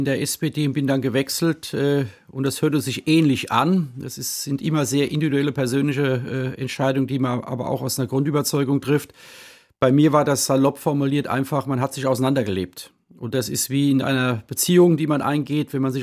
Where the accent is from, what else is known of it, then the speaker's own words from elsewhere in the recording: Worms, Rhineland-Palatinate, Germany; Ich komme aus Worms